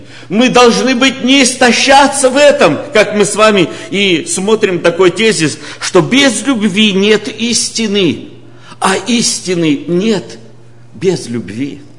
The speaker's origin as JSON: {"language": "Russian", "country": "Ukraine", "said": "ну я же украинец."}